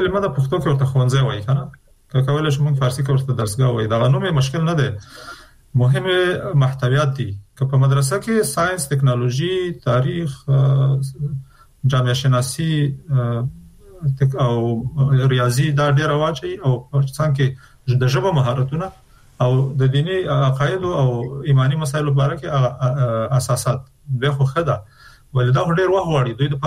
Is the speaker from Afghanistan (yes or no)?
yes; Afghanistan; نو چون موږ د افغانستان خلک یو، د افغانستان په هر فرد کې هغه نظام کې چې بیرون د نظام یې موږ په مکلفیت لرو